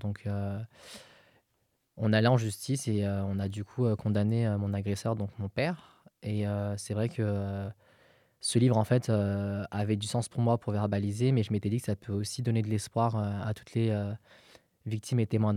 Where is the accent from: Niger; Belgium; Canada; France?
France; Lyon, Auvergne-Rhône-Alpes; donc je suis lyonnais d'origine.